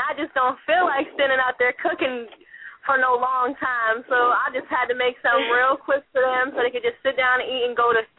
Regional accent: Erie, Pennsylvania, United States; like up here where I'm from, we in Erie, Pennsylvania.

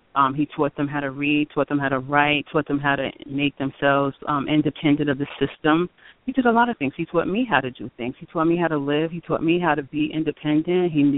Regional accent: Newark, New Jersey, United States; I'm from Newark. I moved him out of Newark.

